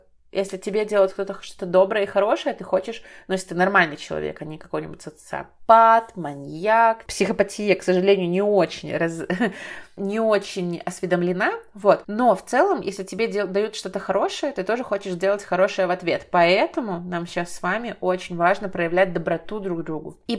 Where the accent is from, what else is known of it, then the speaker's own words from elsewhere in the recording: Belarus; я из Белоруссии